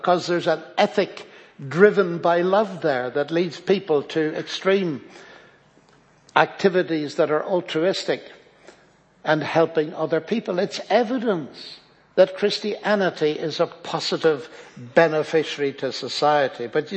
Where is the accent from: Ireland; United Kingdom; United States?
Ireland; I come from Ireland.